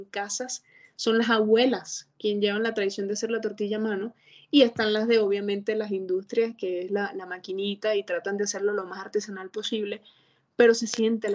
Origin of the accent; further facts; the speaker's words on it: Venezuela; born there; no, pues nací en Venezuela.